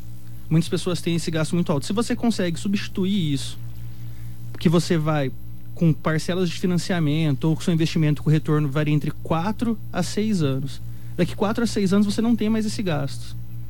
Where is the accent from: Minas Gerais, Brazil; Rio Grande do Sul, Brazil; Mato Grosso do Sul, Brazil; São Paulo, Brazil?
Mato Grosso do Sul, Brazil; Dourados; Tanto eu quanto o Samuel somos daqui de Dourados.